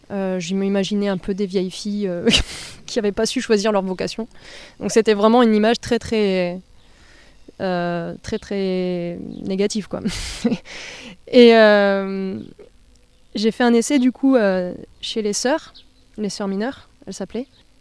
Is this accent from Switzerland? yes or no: no; Tarbes, Occitanie, France; je suis native de Tarbes, comme je l'ai déjà dit. J'ai passé toute ma vie là.